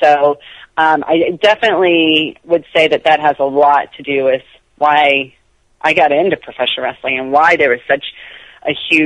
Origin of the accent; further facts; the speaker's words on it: Clinton, Mississippi, United States; Yeah, so I'm from Clinton, Mississippi. We went to a church called Morris Heights